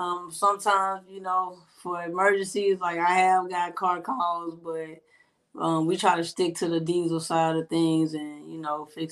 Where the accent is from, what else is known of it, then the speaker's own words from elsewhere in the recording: Shreveport, Louisiana, United States; I'm from Shreveport, Louisiana.